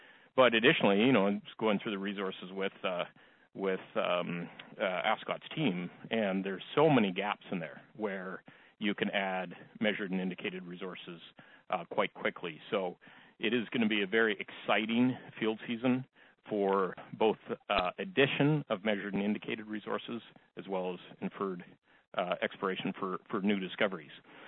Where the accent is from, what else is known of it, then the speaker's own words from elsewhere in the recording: Stewart, British Columbia, Canada; You know, I'm from Stewart.